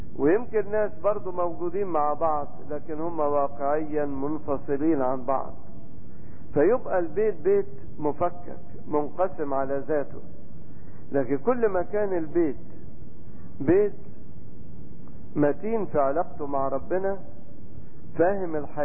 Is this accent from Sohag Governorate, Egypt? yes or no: no; Giza Governorate, Egypt; يعني في كنيسة عندنا في الجيزة